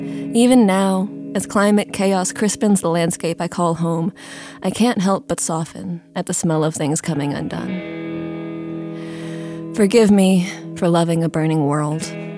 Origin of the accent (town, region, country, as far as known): Mountain West, United States; born or raised there